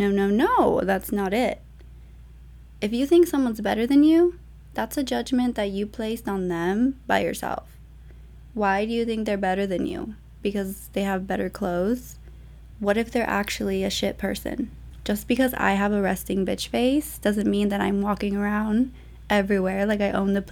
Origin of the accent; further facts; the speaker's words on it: Palmdale, California, United States; After growing up in Palmdale, I started to move around a lot.